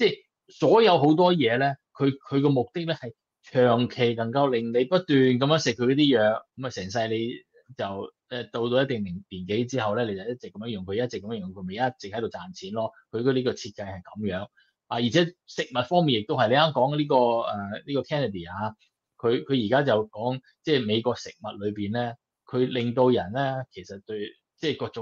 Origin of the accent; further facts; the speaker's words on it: China; 即系你知道我哋中国人有一句说话咧，就叫做医者父母心啊。